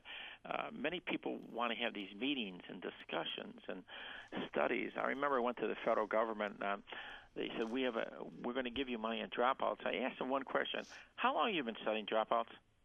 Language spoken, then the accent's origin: English; United States; You know, we grew up in the United States, and the world is moving quicker.